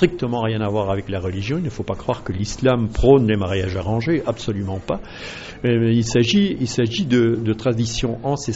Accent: Belgium; je suis belge

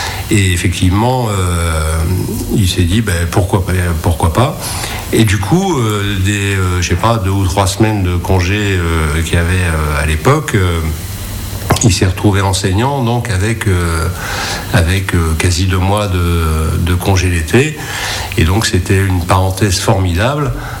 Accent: Paris, Île-de-France, France; born there; Je suis né à Paris.

